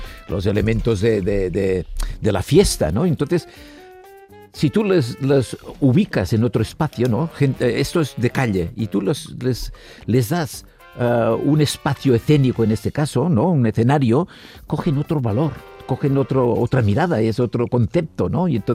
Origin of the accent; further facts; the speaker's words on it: Olesa de Montserrat, Catalonia, Spain; claro, yo soy de Olesa, todos mi familia, mis amigos, todos